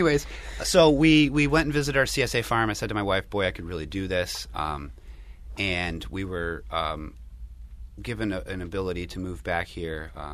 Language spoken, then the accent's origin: English; Rochester, New York, United States; it was kind of a thing growing up in Rochester and having a place in the Finger Lakes in the summertime to go to.